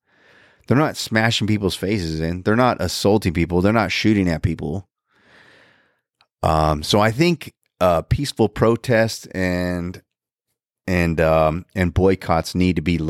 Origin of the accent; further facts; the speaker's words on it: United States; I am an American. That's all I care about is America.